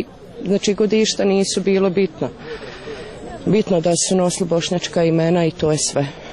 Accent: Biljani, Federation of Bosnia and Herzegovina, Bosnia & Herzegovina; iz Biljani sam, selo jedno pored ključa koje je stradalo.

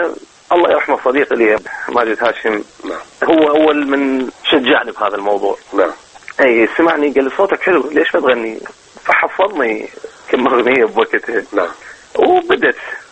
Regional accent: Baghdad, Baghdad Governorate, Iraq; لا أنا من بغداد وأصلي من العمارة

